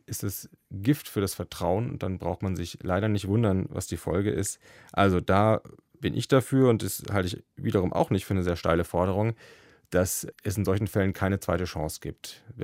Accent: Erlangen, Bavaria, Germany; born there; in meiner Geburtsstadt in Erlangen.

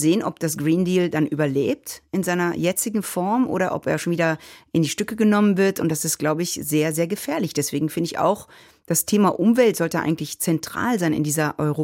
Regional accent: Belgium; born there; Also ich bin ja auch in Belgien geboren, das heißt, ein bisschen alles konfus und durcheinander.

